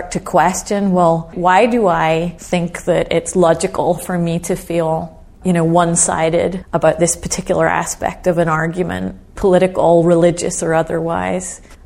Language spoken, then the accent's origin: English; Northern Ireland, United Kingdom; now in United States; I was born and raised in Northern Ireland. And I was a child in the 1970s, and that was a very challenging time in the history of Northern Ireland. My family still live there. It's my home.